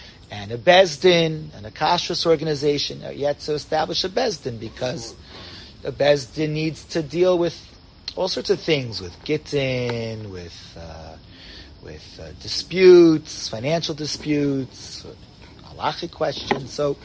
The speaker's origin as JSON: {"language": "English", "town": "New York City", "region": "New York", "country": "United States", "tie": "born or raised there", "said": "So, let's say I grew up in Washington Heights, so Rabbi Breuer, when he established the German Orthodox community"}